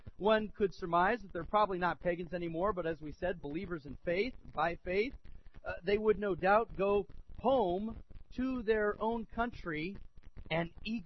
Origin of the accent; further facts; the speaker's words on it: Piedmont, California, United States; growing up in Piedmont near Oakland there